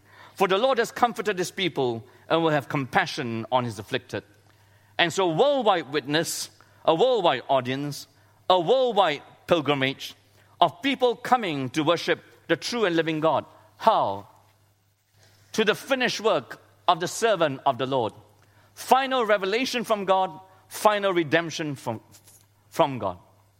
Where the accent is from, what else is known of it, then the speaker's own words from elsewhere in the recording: Singapore; And I've never experienced snow in my life as a Singaporean.